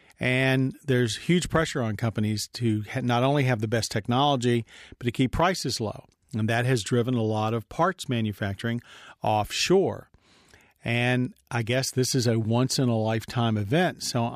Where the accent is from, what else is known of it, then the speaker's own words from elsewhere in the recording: North Carolina, United States; this one comes from Ken from my home state of North Carolina.